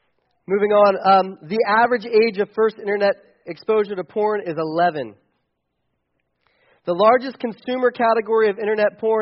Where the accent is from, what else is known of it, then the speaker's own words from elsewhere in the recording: Delaware, United States; I'm from Delaware, which I don't know, that makes me a real loser. But I've been in this area for 11 years, so I'm starting to feel like I'm an insider.